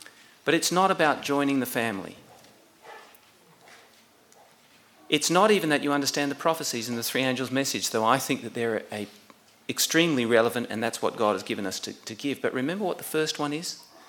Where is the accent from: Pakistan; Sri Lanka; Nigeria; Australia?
Australia; Lismore, New South Wales; we were growing up in Lismore